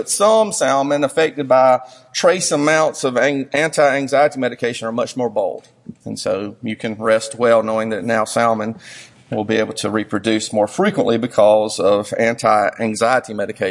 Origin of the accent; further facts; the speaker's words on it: Whitmire, South Carolina, United States; I'm from Whitmire.